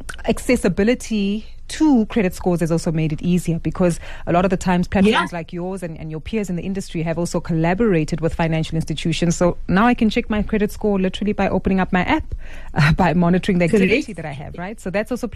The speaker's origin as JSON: {"language": "English", "country": "South Africa", "said": "Aisha, it sounds to me like we're very curious as South African consumers, right?"}